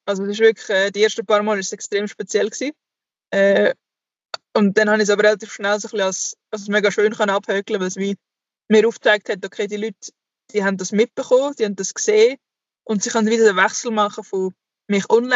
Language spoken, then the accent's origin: German; Aargau, Switzerland; vor allem im Aargau, wo ich aufgewachsen bin, immer an daheim bin.